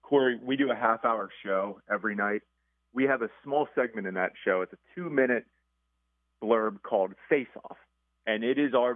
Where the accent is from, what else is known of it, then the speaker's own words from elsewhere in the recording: Harrisburg, Pennsylvania, United States; Now, I'm originally from the Harrisburg area.